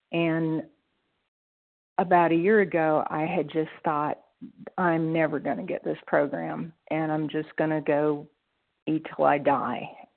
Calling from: Georgia, United States; I'm calling from Georgia

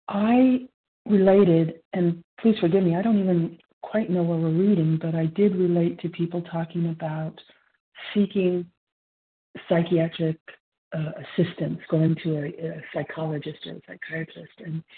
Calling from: California, United States; I'm calling from Central Coast, California. I'm between San Francisco and Monterey.

